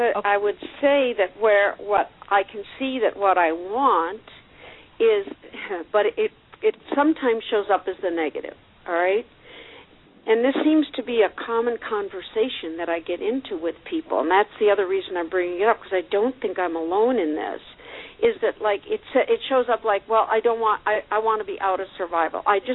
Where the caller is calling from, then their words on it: Tucson, Arizona, United States; Hi, and I'm from Tucson, Arizona.